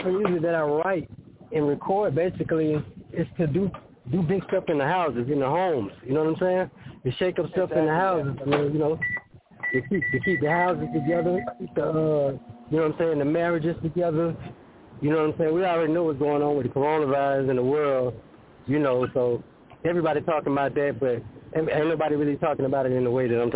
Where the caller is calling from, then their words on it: Tallahassee, Florida, United States; Hey, man. I'm calling from Tallahassee, Florida.